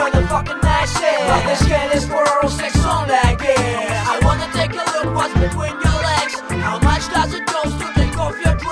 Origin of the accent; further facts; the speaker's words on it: Russia; English is a second language; Excuse me for my fucking accent. I know it sounds funny, but how the fuck can I rap in English without accent if I'm Russian and live in Russia?